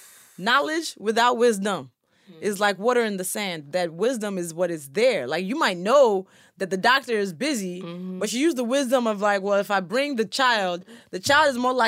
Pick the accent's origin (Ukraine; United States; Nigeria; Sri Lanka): Nigeria; accent: Nigerian; In, like, 3 or 4 years, I lost most of my Nigerian accent.